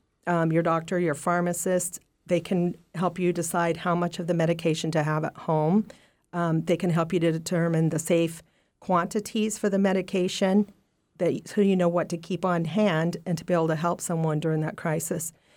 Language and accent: English; Colorado, United States; I was born and raised in Colorado and raised in a family with my uncles and my father being a veteran of the Vietnam War.